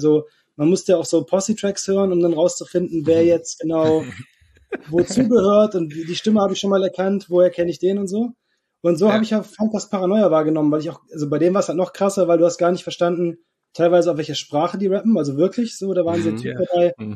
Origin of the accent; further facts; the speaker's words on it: North Rhine-Westphalia, Germany; Ich komme nicht aus dem Ruhrpott, aber Niederrhein, das ist so eine halbe Stunde vor Duisburg ungefähr, also schon nah am Pott.